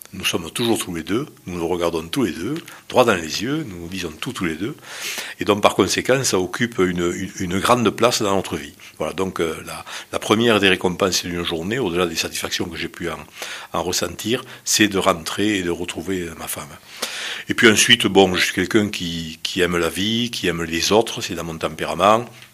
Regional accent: Port-la-Nouvelle, Occitanie, France; je suis originaire de Port-la-Nouvelle. Mes grands-parents, côté maternel, sont des immigrés espagnols qui sont arrivés dans les années 20-25.

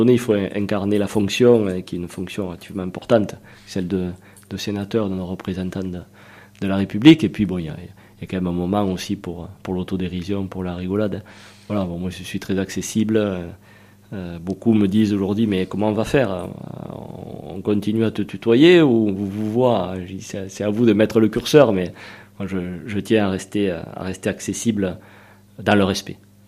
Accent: Narbonne, Occitanie, France; born there; Je suis né à Narbonne.

